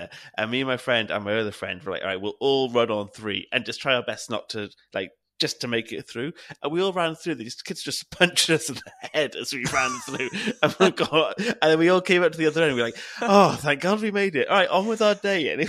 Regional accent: Wales, United Kingdom; we're trying to like cover what our experiences was like growing up in Wales and living in Wales

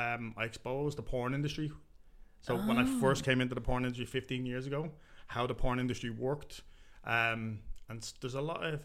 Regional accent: Dublin, Leinster, Ireland; moved away; my life growing up in Dublin, which also wasn't easy, and especially about being an Irish Catholic boy

